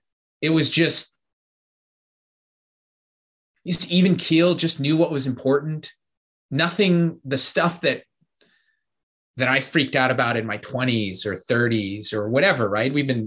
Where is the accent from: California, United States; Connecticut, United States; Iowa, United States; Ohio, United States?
Ohio, United States; Cleveland; I grew up in Cleveland, Ohio.